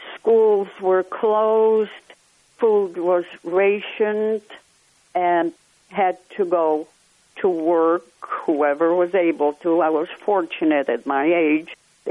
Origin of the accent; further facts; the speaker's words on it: Lodz, Łódź Voivodeship, Poland; I grew up in Lodz, Poland. Life was very difficult. We were very poor. But being the youngest of four children and very loving parents